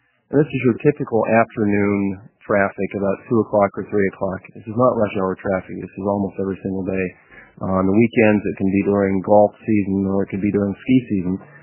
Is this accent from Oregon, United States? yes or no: yes; Redmond, Oregon, United States; But I grew up in Redmond, Oregon, so I'm a little bit familiar with some of the problems that the cities face.